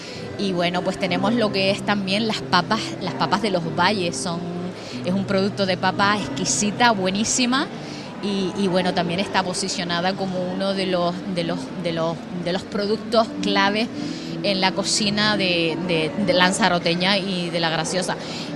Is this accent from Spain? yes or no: yes; El Jable, Canary Islands, Spain; Sí, precisamente es el Jable y es mi pueblo.